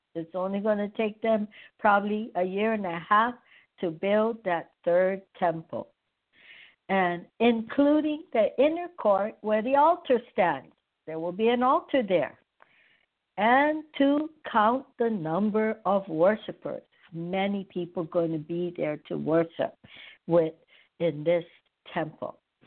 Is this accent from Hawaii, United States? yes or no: yes; Honolulu, Hawaii, United States; I came from Hawaii, and when I was a little girl, we used to pass the freeway, and right off of the freeway in the town of in Honolulu, they had a church there